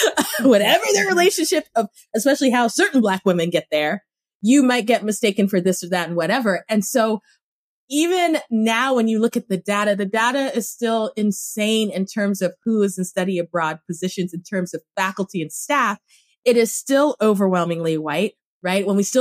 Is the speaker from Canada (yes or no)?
no; Cameroon; I grew up in Cameroon, so the French is there.